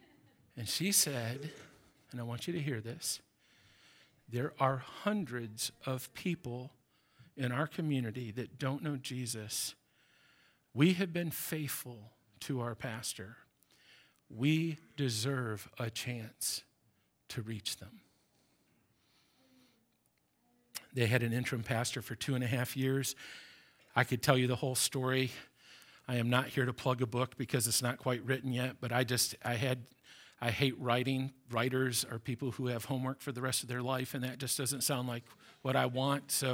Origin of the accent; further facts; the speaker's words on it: Lansing, Michigan, United States; I grew up in Lansing.